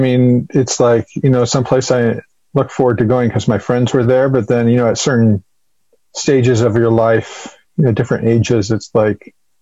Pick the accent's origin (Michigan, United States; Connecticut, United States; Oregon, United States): Oregon, United States; Portland; So born and raised in Portland, went to high school here, went to public school.